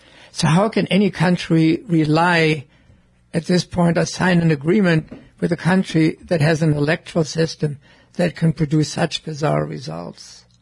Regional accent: Germany; We remade Germany, my home country, and Japan from authoritarian regimes into what are now exemplary democracy.

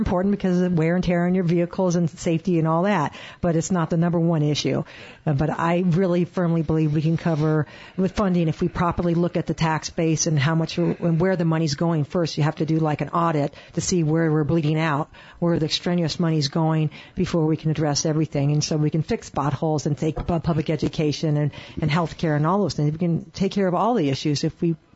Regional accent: Phoenix, Arizona, United States; now in Pine, United States; I grew up in Phoenix, so I understand city issues and all that, but I've also lived full-time for over 5 years in the small town of Pine, less than 2,000 people.

